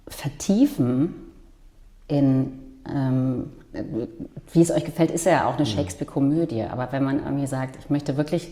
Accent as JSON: {"language": "German", "town": "Osnabrück", "region": "Lower Saxony", "country": "Germany", "tie": "born or raised there", "moved": "yes", "lives_now": "Berlin, Germany", "said": "Naja, ich bin in Osnabrück aufgewachsen und seit 2002 bin ich hier."}